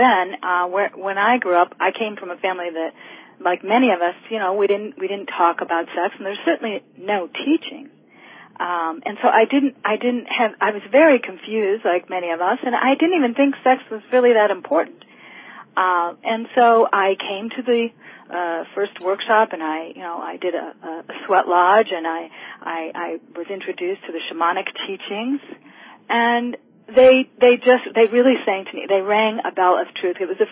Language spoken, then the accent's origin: English; United States; I'm definitely American girl, and I come from the suburbs and from a Jewish family.